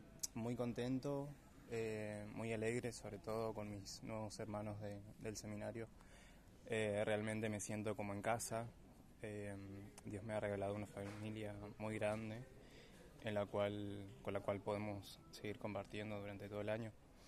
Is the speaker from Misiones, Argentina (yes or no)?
yes; San Ignacio, Misiones, Argentina; now in Posadas, Argentina; Yo soy oriundo de San Ignacio, sin embargo vivo acá en Posadas hace unos años, y soy de la parroquia Inmaculada Concepción de María, del barrio de Villa Urquiza.